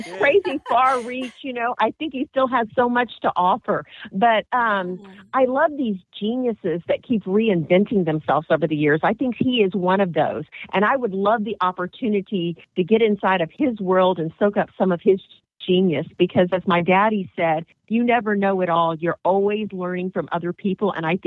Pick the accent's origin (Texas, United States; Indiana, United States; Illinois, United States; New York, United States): Texas, United States; I grew up in South Texas, San Antonio area, outside of San Antonio in the country, on a quarter horse ranch.